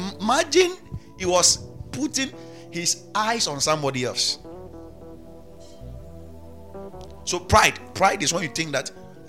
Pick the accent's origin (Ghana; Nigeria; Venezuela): Ghana; Sifiamoya; See, if we take some of you to my hometown, okay, where I grew up, Sifiamoya, the clinic over there